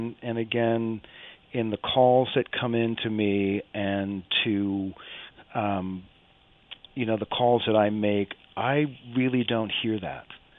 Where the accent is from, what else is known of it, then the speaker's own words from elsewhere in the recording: New York City, New York, United States; born there; I was born in New York City, and I have never felt more welcome.